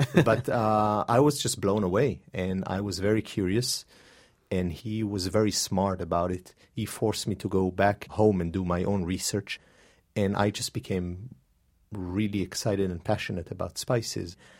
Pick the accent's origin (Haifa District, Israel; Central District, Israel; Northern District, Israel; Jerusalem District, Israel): Northern District, Israel; English is a second language; moved away; Well, I'm from Israel originally. I've been away for the last 14 or 15 years. I was born in a kibbutz in Galilee and started cooking fairly early, you know, when I was 10, 11.